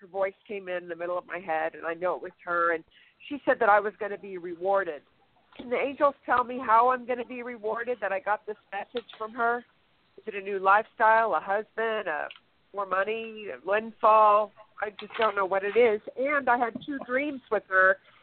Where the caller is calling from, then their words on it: California, United States; California.